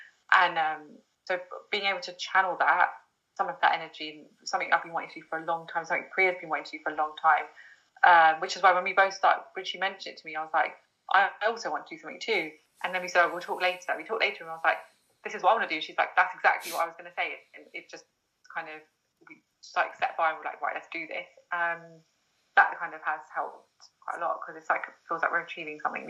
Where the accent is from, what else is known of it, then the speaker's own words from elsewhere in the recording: London, United Kingdom; I was like, oh, I'm such a Londoner